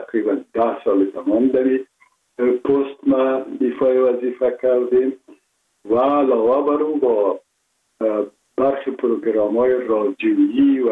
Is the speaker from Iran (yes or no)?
no; Kabul, Afghanistan; من متولد شهر کابل هستم، اصلا تاجک و از شهر کولی کابل که از پدر از کابل هستم.